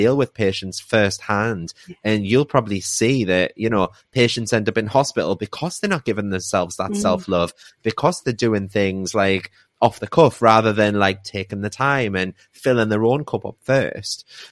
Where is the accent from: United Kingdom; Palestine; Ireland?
United Kingdom; And I think as a British culture, we don't like putting on other people.